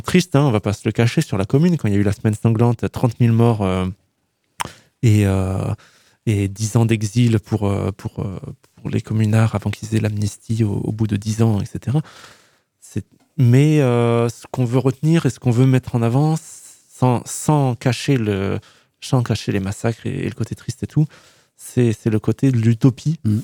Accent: Montpellier, Occitanie, France; Non, moi je parle pas occitan, bien que j'ai grandi à Montpellier

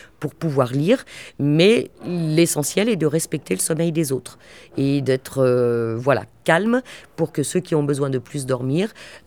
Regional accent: Nantes, Pays de la Loire, France; alors que je ne suis pas originaire de la région, moi je suis nantaise d'origine avec de la famille poitevine et vendéenne

